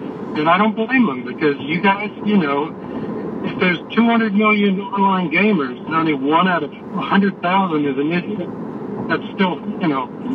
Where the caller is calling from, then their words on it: Arizona, United States; I'm calling from Arizona.